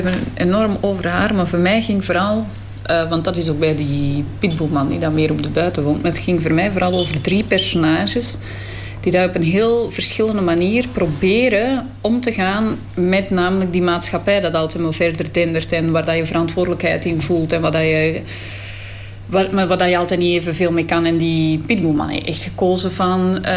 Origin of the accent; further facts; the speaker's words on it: Belgium; Want ik kom uit België. En in België liggen gewoon op elke gelijkvloerse verdieping tegels.